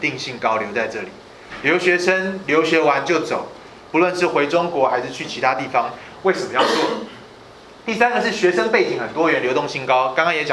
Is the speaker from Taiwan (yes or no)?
yes; Taiwan; moved away as an adult; now in United States; 我刚从台湾来到美国的时候，抱着满腔热血